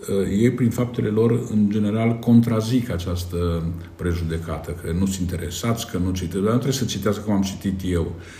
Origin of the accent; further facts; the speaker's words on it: Căianu Mare, Cluj County, Romania; eu sunt din Căianu Mare, comuna Căianu Mic, și aici este un fel de paradox, Căianu Mic este mai mare decât Căianu Mare și centru de comună.